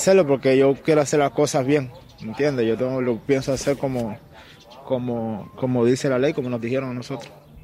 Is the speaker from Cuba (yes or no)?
yes; Cuba; moved away; Ya salí de Cuba el 12 de marzo. O sea, hace más de un mes ya. Estoy de Cuba, volé a Panamá, de Panamá a Nicaragua.